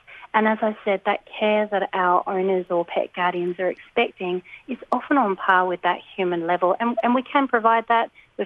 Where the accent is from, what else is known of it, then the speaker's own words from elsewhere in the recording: Western Australia, Australia; my hometown, and we haven't actually had a vet there in that Wheatbelt area for about maybe 3-4 years approximately.